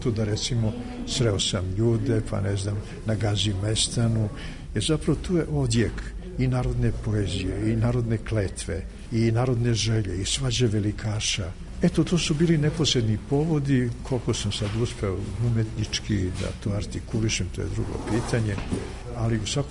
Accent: Serbia; sigurno i kao Srbin, Srbijanac

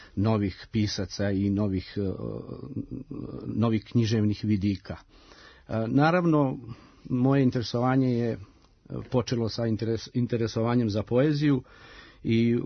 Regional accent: Kraljevo, Šumadija and Western Serbia, Serbia; Ja sam odrastao u Kraljevu

